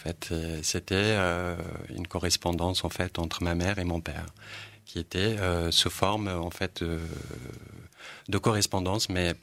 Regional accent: Rif, Morocco; French is a second language; moi, je viens du nord du Maroc, donc de la région du Rif, où la langue rifaine en fait est pratiquée énormément.

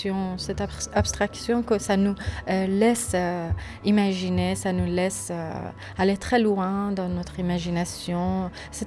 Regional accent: Iran; Je suis une artiste iranienne, du coup, je viens d'Iran.

